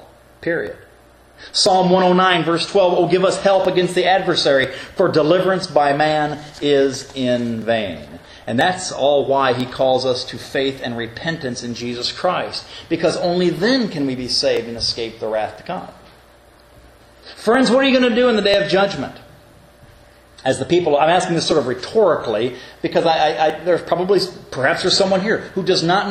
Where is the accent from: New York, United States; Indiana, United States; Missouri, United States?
Indiana, United States; Elkhart; I grew up in Elkhart, Indiana, and I remember the Palm Sunday tornadoes. I was 5.5 years old at the time